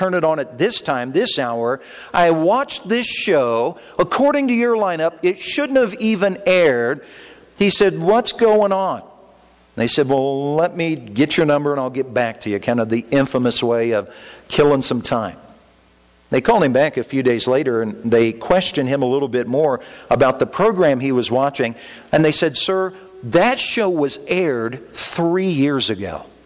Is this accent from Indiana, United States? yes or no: yes; Indiana, United States; I grew up in Indiana, and when we talked about the boat had its rudder.